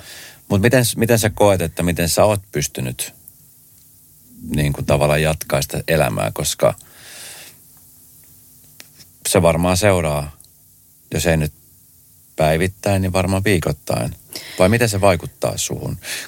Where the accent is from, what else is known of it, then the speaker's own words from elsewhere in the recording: Colombia; Finnish is a second language; now in Forssa, Finland; mä oon Kolumbiasta lähtöisin. Ja sit kun mä menen Kolumbiaan, niin se on jotenkin semmoinen mindfuck-tilanne